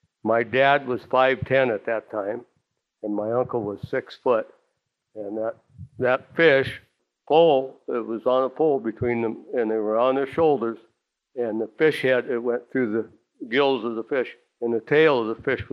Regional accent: Seldovia, Alaska, United States; born there; I was born in the Harrington cabin, which is now up at the museum. My grandkids say that I'm ancient because I was born in a museum. My mother didn't get to Seldovia to the hospital.

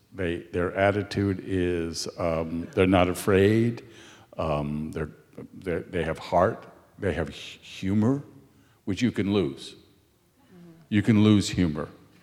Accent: San Francisco, California, United States; I grew up in San Francisco, a magical place. Our first house was on 31st Street, which meant we were 31 blocks and change from the Pacific Ocean.

